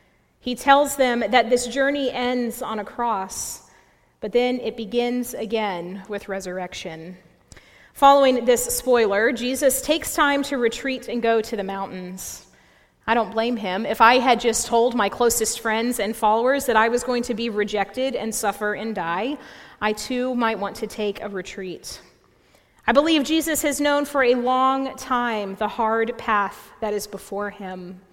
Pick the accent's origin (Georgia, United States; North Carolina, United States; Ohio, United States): North Carolina, United States; I grew up in the Piedmont region of North Carolina, the foot of the mountains.